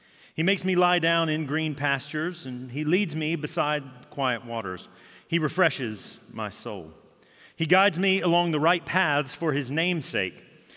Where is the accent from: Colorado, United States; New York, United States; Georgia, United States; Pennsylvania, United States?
Georgia, United States; Augusta; So I mentioned I am from Augusta, Georgia, and Augusta is primarily known for one thing.